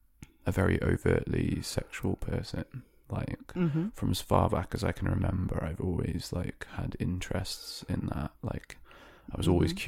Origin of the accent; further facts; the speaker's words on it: United Kingdom; But I am a British voice actor, vocal artist, whatever VA actually stands for.